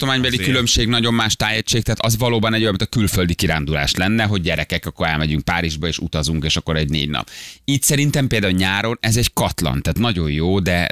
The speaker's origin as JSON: {"language": "Hungarian", "region": "Budapest", "country": "Hungary", "tie": "born or raised there", "said": "De tőzsgyökeres pesti vagyok, vastagon leszerom a vidékéket."}